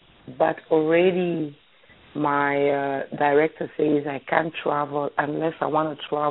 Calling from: New Jersey, United States; I'm calling from New Jersey.

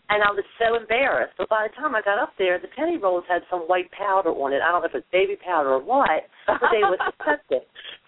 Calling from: Florida, United States; I'm calling from Florida.

